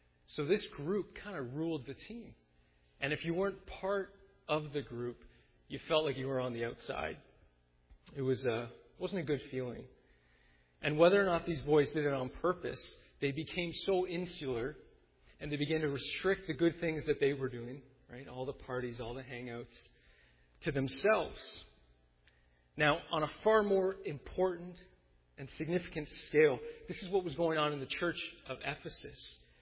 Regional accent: Mississauga, Ontario, Canada; I grew up in Mississauga

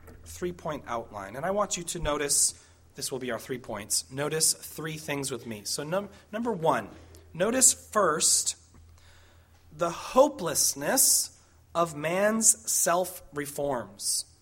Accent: Massachusetts, United States; growing up in Massachusetts, we were not close enough to the coast to have something like a marine layer.

